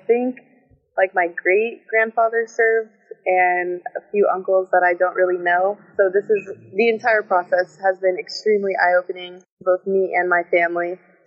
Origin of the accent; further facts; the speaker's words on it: Lovelock, Nevada, United States; I grew up in Lovelock, Nevada, born and raised.